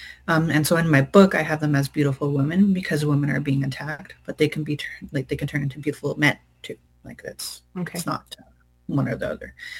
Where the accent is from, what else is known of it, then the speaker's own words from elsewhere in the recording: Hartley Bay, British Columbia, Canada; also born or lived in Kitimat, Canada; that I'm from Tashku Aragitluch Madam, which is colonially known as Hartley Bay, but also known as Skitgat. I'm also from Kitimat, which is Haisla territory, and I've been adopted into the Helsic Nation. I said that my clan is Killawell